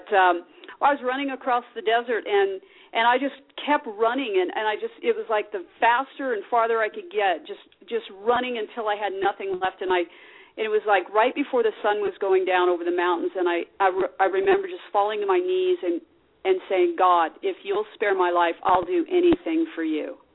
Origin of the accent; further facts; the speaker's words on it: Las Vegas, Nevada, United States; I was put in the hospital here in Las Vegas. You know, this is my hometown. I grew up here at Sunrise Hospital.